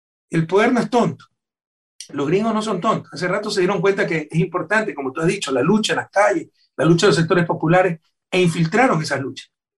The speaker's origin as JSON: {"language": "Spanish", "country": "Ecuador", "said": "en mi país dejan, con pena tengo que decir, mucho que desear las organizaciones sociales"}